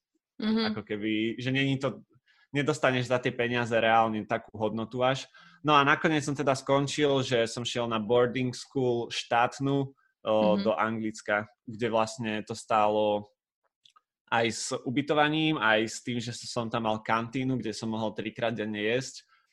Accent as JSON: {"language": "Slovak", "town": "Strečno", "region": "Žilina Region", "country": "Slovakia", "also_born_or_lived": "Bratislava", "said": "Ja som zo Žiliny, konkrétne zo Strečna. Tam som býval u babky prvé 3 roky života, potom som chodil do škôlky do Žiliny a potom na základnú školu som šiel už v Bratislave."}